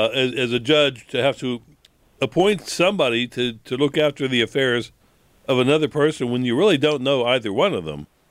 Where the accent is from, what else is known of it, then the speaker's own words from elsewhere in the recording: Elizabeth, United States; By the way, I was born and raised in Elizabeth.